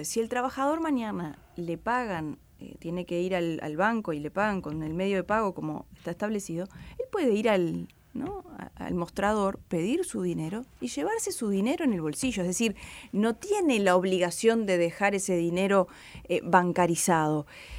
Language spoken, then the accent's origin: Spanish; Uruguay; Con mucha preocupación como uruguaya, como ciudadana, como legisladora